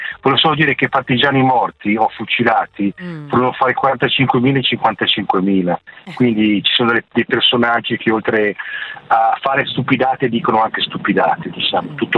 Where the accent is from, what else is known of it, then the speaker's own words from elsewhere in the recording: Varedo, Lombardy, Italy; Io sono di Varedo